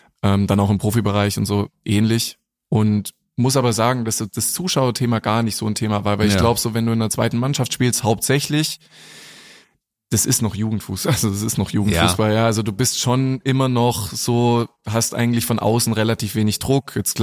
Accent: Reutlingen, Baden-Württemberg, Germany; Ich bin in Reutlingen aufgewachsen und sind halt immer noch mal 50 Kilometer

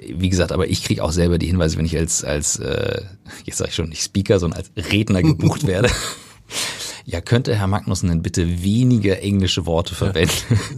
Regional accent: Kiel, Schleswig-Holstein, Germany; Ich komme aus Kiel ursprünglich.

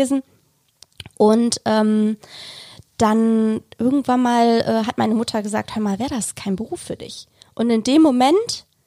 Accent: Moers, North Rhine-Westphalia, Germany; Ich bin in Moers aufgewachsen am Niederrhein.

